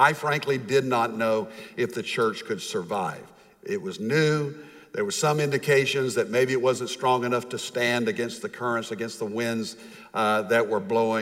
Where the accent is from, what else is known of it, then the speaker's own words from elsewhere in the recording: Fort Worth, Texas, United States; I grew up in East Fort Worth. As I was driving around Loop 820 today, I came right by my old neighborhood in Hanley, Meadowbrook, Eastern Hills, the east side of Fort Worth.